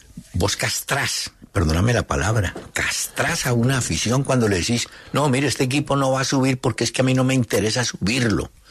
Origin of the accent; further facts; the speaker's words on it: Sincelejo, Sucre, Colombia; Yo soy de Sincelejo